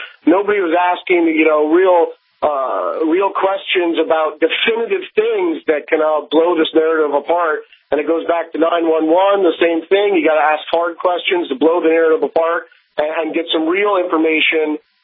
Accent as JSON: {"language": "English", "region": "Connecticut", "country": "United States", "said": "I'm from Connecticut. People here are waking up."}